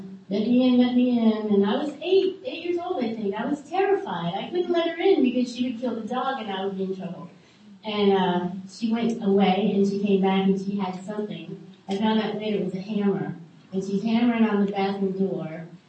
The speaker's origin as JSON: {"language": "English", "region": "New Jersey", "country": "United States", "tie": "born there", "said": "Okay, I was born in New Jersey at a very young age."}